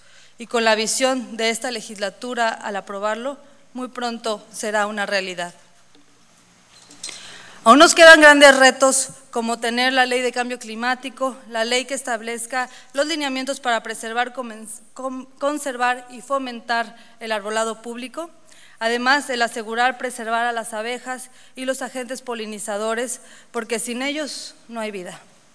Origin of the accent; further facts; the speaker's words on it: Mexico; No somos ni chairos ni fifís. Somos mexicanos.